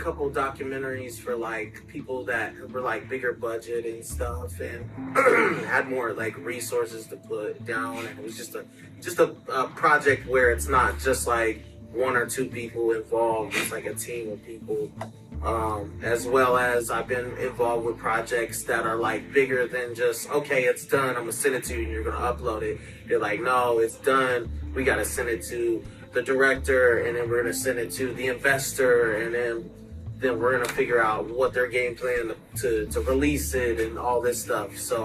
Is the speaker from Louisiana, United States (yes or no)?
no; Muncie, Indiana, United States; now in Fishers, United States; I'm from Muncie, but I've been in Fishers for like past 10 years.